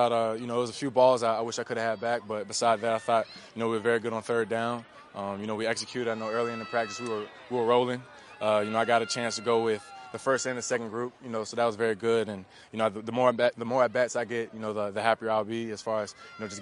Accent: Virginia, United States; You know, growing up in Virginia, it's not far from Pittsburgh.

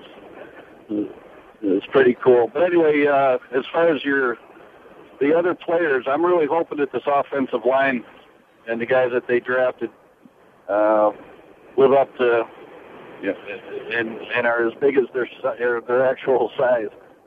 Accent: Eden, United States; also born or lived in Silver Creek, United States; I'm from, I've lived in Silver Creek. I grew up in Eden

